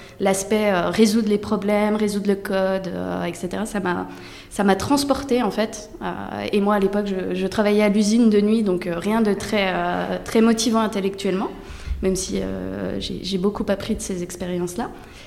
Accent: Bourgogne-Franche-Comté, France; now in Paris, France; Je viens à l'origine de Franche-Comté. Aujourd'hui, je suis à Paris.

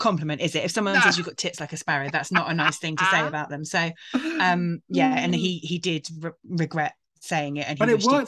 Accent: United Kingdom; Well, the difference is we're British and, like, drinking is like a national sport.

